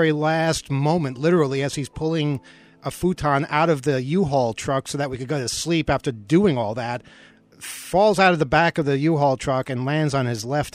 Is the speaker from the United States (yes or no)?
yes; Washington, United States; So in our particular case, here we are in this hospital, and you know, we're from the States.